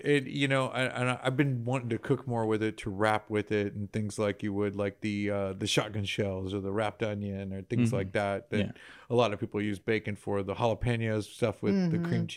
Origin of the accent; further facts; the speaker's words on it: Texas, United States; And sometimes we get so soaked in being a Texan, we don't realize it, right?